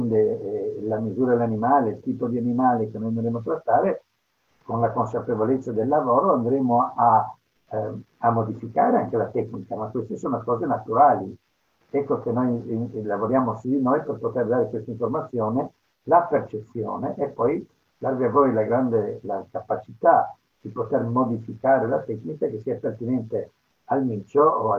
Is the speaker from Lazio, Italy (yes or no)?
no; Trieste, Friuli-Venezia Giulia, Italy; moved away; also born or lived in England; sono originario di Trieste, però diciamo che io ho lasciato Trieste nel 1966 e sono andato a vivere in Inghilterra dove ho vissuto per 30 anni. Perciò culturalmente sono anglosassone.